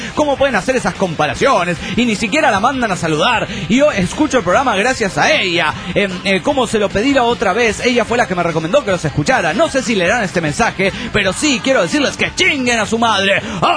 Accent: Salamanca, Guanajuato, Mexico; now in Ciudad Juárez, Mexico; Tengo 2 años de no ir a mi tierra, Salamanca, Guanajuato.

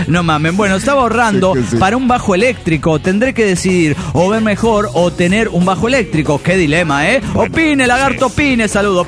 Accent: Salta, Argentina; soy de Salta, Argentina.

